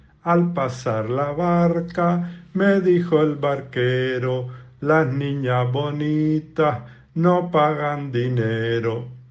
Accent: Agaete, Canary Islands, Spain; que yo practicaba en mi pueblo, Agaete, que se jugaban en otros municipios de la isla y en otras islas del archipiélago canario

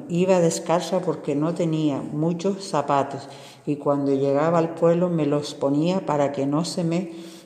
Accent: Santa Lucía de Tirajana, Canary Islands, Spain; Nací en Santa Lucía de Tirajana, en el pueblo de Tairía. Me crié con mis abuelos paternos.

